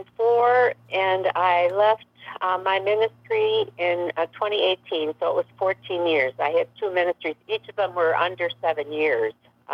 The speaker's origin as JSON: {"language": "English", "region": "Illinois", "country": "United States", "tie": "born or raised there", "said": "I found a small Unity congregation near my home where I grew up in the Chicago suburbs, where I was raising my family."}